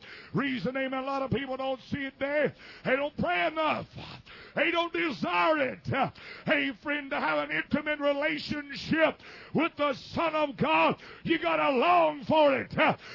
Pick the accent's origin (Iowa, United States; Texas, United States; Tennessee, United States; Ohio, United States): Ohio, United States; Columbus; I remember in the little house we were raised in Columbus, Ohio, when I was, amen, 8, 9, 10 years old.